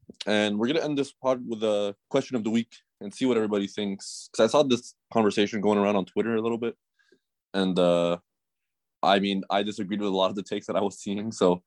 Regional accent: Canada; we're both Canadian, that up north. He's on the West Coast, though. I'm on the East Coast.

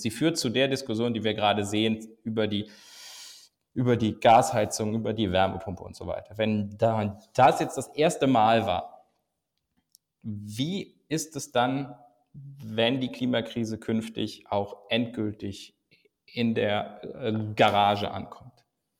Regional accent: Rhineland, Germany; ich komme aus dem Rheinland

